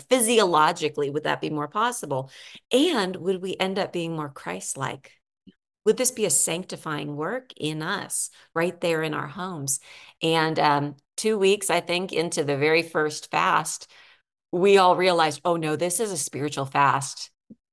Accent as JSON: {"language": "English", "region": "California", "country": "United States", "lives_now": "Texas, United States", "said": "And I'm from California. We raised our kids there for the most part."}